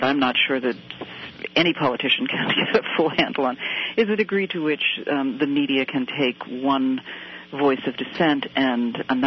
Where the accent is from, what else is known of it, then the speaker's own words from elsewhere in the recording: Massachusetts, United States; I'm from Massachusetts, where we've had two candidates who have managed to have that broad support